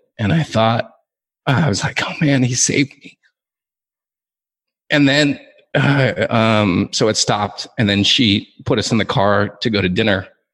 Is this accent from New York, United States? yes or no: no; Torrance, California, United States; now in Mexico; No, I am 100% American citizen. I grew up in LA, in a suburb of LA called Torrance, California. So if you know the area, it's about 10 minutes south of the airport.